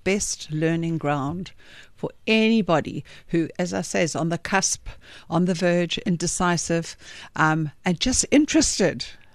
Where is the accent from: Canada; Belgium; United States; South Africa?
South Africa; Durban, KwaZulu-Natal; Because I grew up in Durban, so I grew up on a lot of indigenous stuff as a kid.